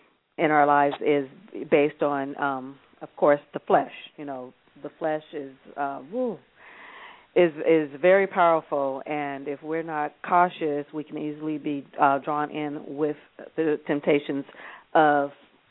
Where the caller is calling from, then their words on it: Rancho Cucamonga, California, United States; Okay, I'm calling from Rancho Cucamonga, California.